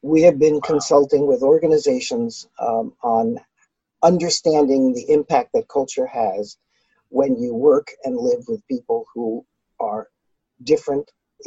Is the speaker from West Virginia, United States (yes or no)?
no; Brooklyn, New York, United States; So I grew up in New York City, in Brooklyn, one of the most multicultural places in the world.